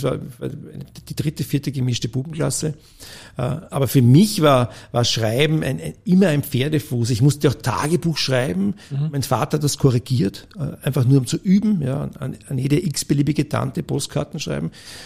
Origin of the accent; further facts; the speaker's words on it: Vienna, Austria; ich bin in Wien groß geworden.